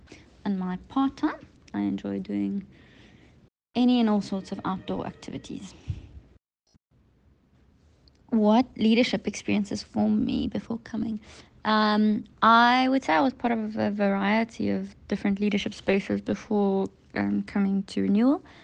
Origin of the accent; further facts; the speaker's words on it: Mafeking, North West, South Africa; now in Muizenberg, South Africa; I am from Musenberg. Well, live in Musenberg, but I'm originally from up north in South Africa, from Mafeking, where I grew up in very rural Platteland, which, shaped a lot of who I am and my thinking. I came to Cape Town to study architecture at UCT